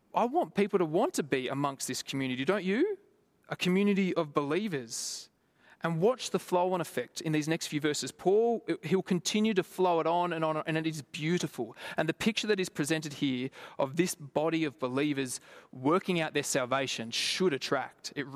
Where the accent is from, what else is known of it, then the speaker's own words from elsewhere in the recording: Lithgow, New South Wales, Australia; It was similar to me when I moved from Lithgow. When I moved from Lithgow and I was wearing my three necklaces